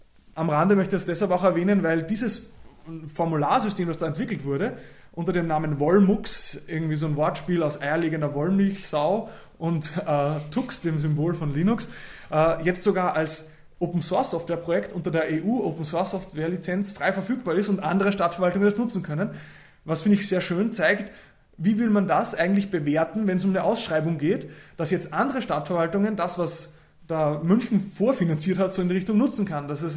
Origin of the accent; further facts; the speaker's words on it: Linz, Upper Austria, Austria; wie zum Beispiel in meiner Heimatstadt Linz, wo ich ursprünglich herkomme